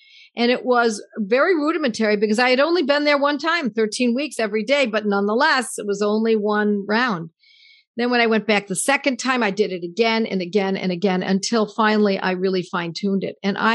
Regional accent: Buffalo, New York, United States; They said he was going to be bringing the Banerjees into Buffalo, New York, my hometown, and they were going to be speaking at our college

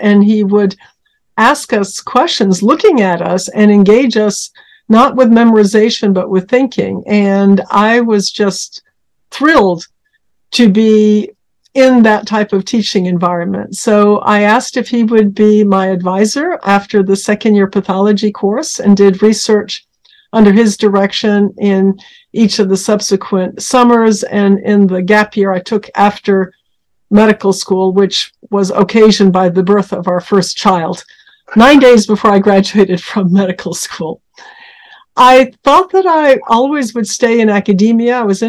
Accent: Norway; also born or lived in United States; I was born in the United States to my Norwegian parents, who moved back to Norway when I was a kid. So I grew up bilingual and spent many of my formative years in Norway, where I still have close family.

